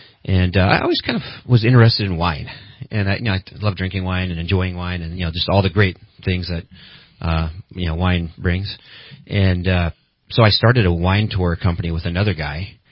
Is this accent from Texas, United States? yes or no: no; Santa Rosa, California, United States; moved away as an adult; now in Redding, United States; I was born in Santa Rosa, California, and graduated high school there. And I was kind of your typical, Northern California guy.